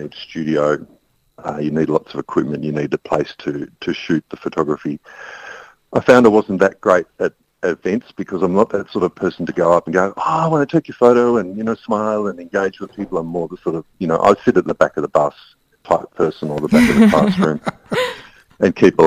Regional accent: Geelong, Victoria, Australia; I grew up in Geelong, and in those days, particularly the environment I was in, there was no such thing as art.

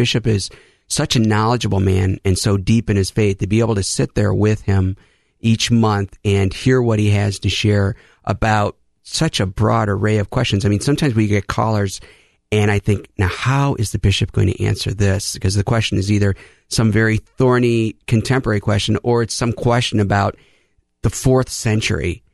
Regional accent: Euclid, Ohio, United States; But I grew up in Euclid, Ohio.

